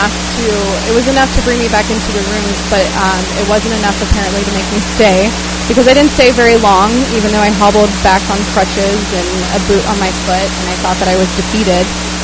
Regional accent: South Carolina, United States; now in San Diego, United States; And I got sober, and I'm from South Carolina, and I got sober back on the East Coast

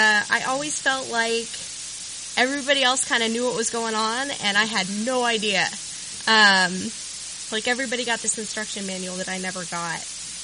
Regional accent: Los Angeles, California, United States; I grew up in Los Angeles, in suburban Los Angeles.

